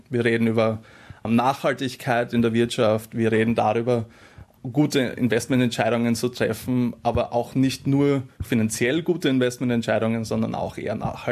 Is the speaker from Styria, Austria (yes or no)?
yes; Styria, Austria; also born or lived in Graz; Ich komme aus dem Süden der Steiermark, aus der schönen Weinstraße oder vom schönen Weinstraßengebiet.